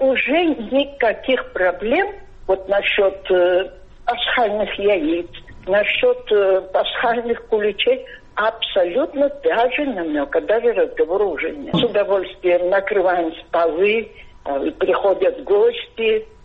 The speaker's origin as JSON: {"language": "Russian", "region": "Abkhazia", "country": "Georgia", "said": "мама моя была мусульманка из Ачимчирского района. Я сама из Абхазии."}